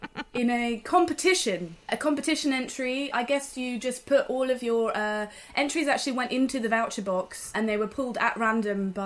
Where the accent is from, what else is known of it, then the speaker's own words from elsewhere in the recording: Swindon, South West England, United Kingdom; And then I say, no, not Sweden. That's cool. I'm from Swindon.